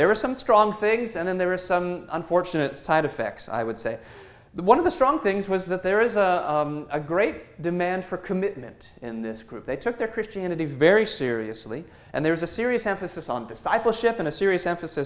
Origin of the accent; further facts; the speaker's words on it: San Diego, California, United States; I grew up in San Diego, a beautiful place to grow up.